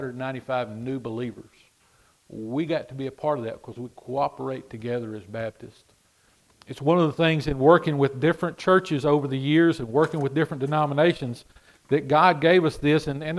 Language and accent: English; Texas, United States; Now it's funny, from my thinking, I'm from Texas. We don't need that support.